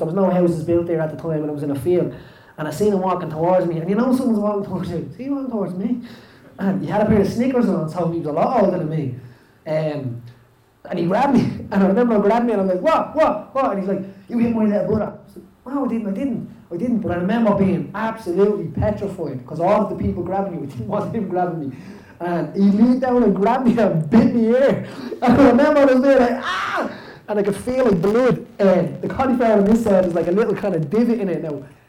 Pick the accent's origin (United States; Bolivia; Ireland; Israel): Ireland; Cork, Munster; from Cork, so it probably wouldn't be my first county to pick something